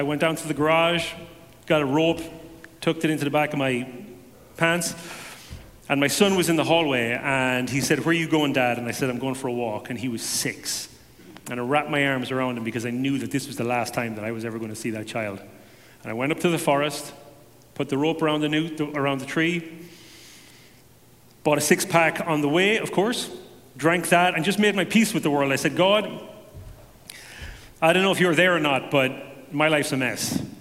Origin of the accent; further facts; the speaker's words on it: Ireland; I grew up in Ireland in a heavily Catholic family.